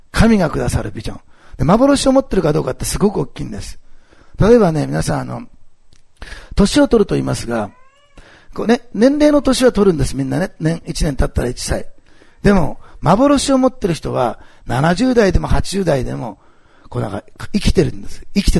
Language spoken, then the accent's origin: Japanese; Nagasaki, Japan; 長崎県の北高郡出身なんですけど、自分のふるさととすごく似ていて、ね、農家の方だったんですけどね、